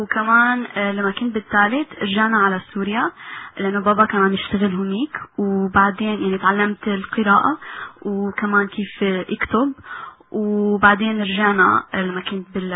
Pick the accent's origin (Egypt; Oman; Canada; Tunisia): Canada; Montreal, Quebec; فإحنا هون بمونتريال كبرنا مع عالم غير، فأكيد إنه بلشنا يصير عنا تفكير شوي كندي